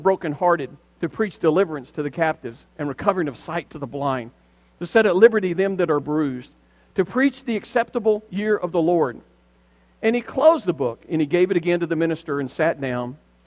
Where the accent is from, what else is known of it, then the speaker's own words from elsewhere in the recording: Deep South, United States; I remember stories, and I am from the Deep South.